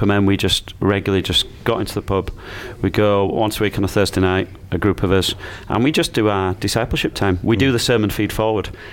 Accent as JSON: {"language": "English", "region": "Yorkshire and the Humber", "country": "United Kingdom", "said": "I'm a Yorkshireman."}